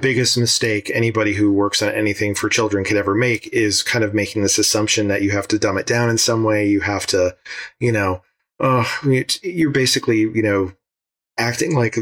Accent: Rhode Island, United States; So I did do summer camp, like day camp stuff, for a few years when I was growing up in Rhode Island.

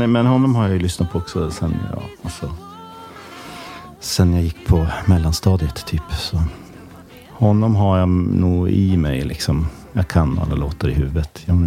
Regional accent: Piteå, Norrbotten County, Sweden; moved away as an adult; now in Stockholm, Sweden; jag flyttade till Stockholm då från Piteå när jag var 18

